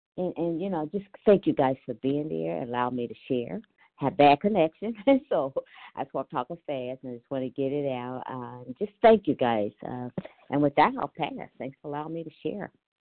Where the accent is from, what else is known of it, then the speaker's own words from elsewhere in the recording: Ohio, United States; Hi, good morning. I'm from Ohio. Good morning, all.